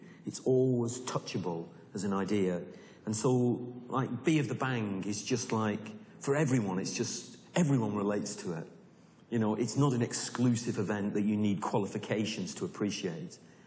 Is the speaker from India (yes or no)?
no; Manchester, North West England, United Kingdom; now in London, United Kingdom; Well, I come from Manchester, and I often I live in London now, but I often go back to Manchester.